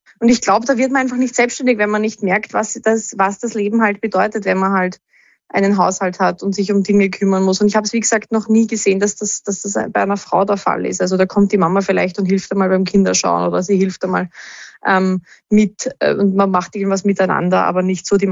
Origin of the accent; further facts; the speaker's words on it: Sitzenberg-Reidling, Lower Austria, Austria; und ich komme aus Sitzenberg-Reitling.